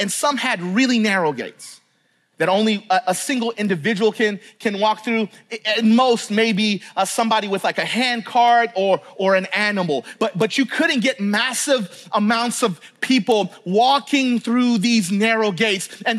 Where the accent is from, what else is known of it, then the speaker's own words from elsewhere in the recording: Tennessee, United States; I grew up down south in Tennessee. I'm a Tennessee boy.